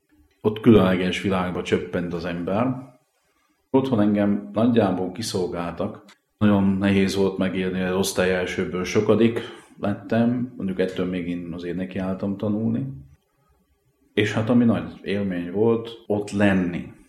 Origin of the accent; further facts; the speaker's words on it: Zalaudvarnok, Zala, Hungary; also born or lived in Zalaszentgrót; Én rendes paraszti származású ember vagyok. Szülővárosom Zalaszengród, mert csak ott volt szülő otthon, de én Zalaudvarnokon nőttem föl, és azt a helyet tartom szülőfalumnak.